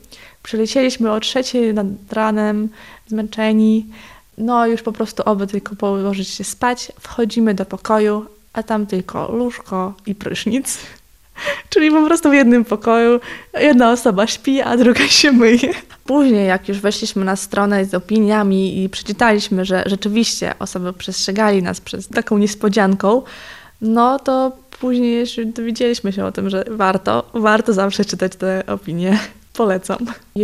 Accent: Ukraine; pochodzę z Ukrainy, więc dla mnie to był zupełnie inny świat

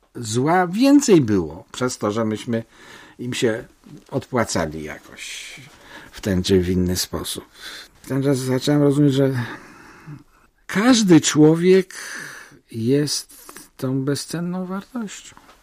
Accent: Greater Poland Voivodeship, Poland; also born or lived in Kraków; pochodzę z Wielkopolski, byliśmy wyrzucani przez Niemców i ostatecznie na Dymnikach w Krakowieśmy przebiedowali tę wojnę

